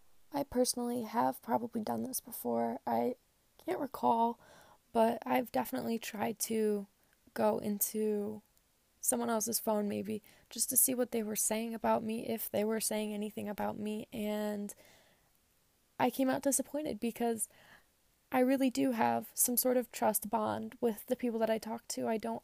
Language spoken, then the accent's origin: English; Farmington, Connecticut, United States; I am a senior from Farmington High School in Farmington, Connecticut.